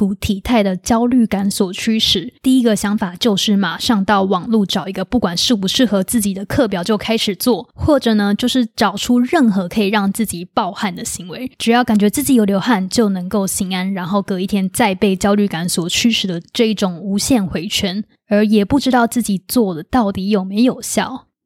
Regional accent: Taiwan; 虽然我们突然进到一个未知的状态，但是我们是台湾人，我们怎么可能熬不过来呢？

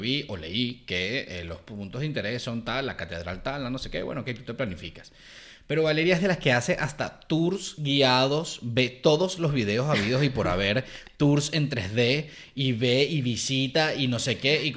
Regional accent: Venezuela; born there; Venezuela, que es mi país natal, y Estados Unidos cuando estaba pequeño.

